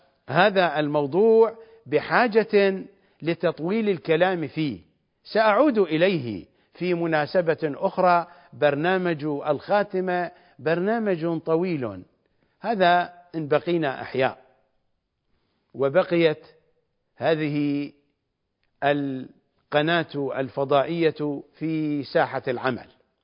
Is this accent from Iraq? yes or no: yes; Iraq; accent: Iraqi; كما نقولها بلهجتنا العراقية